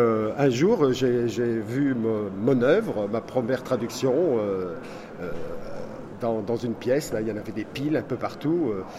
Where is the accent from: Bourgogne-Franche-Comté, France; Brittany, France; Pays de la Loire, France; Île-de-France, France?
Pays de la Loire, France; Nantes; je suis nantais comme l'Atalante et que lorsque j'ai connu l'Atalante, j'étais à 7 minutes à pied.